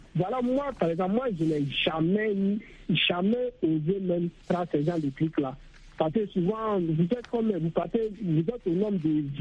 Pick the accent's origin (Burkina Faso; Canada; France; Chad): Burkina Faso; Ouagadougou, Centre; chez nous, à Ouagadougou